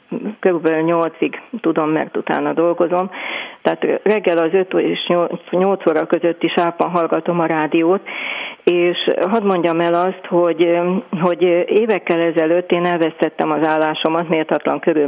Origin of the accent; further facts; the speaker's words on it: Budapest, Hungary; born there; az első kerületben lakunk, itt is születtem